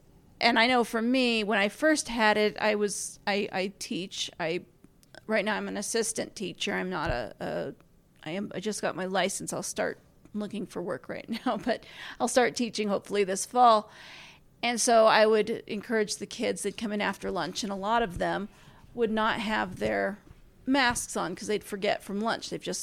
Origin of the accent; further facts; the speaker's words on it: Indiana, United States; also born or lived in Southern California; now in Utah, United States; I did not grow up in Utah. Derek did. I grew up in Indiana. I lived for several years in Southern California, and I went to school in Utah.